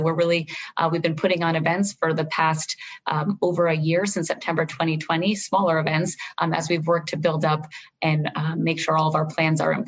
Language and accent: English; New York, United States; it's really as a New Yorker to be able to see and celebrate and have this event that really brings together so much of what's great about New York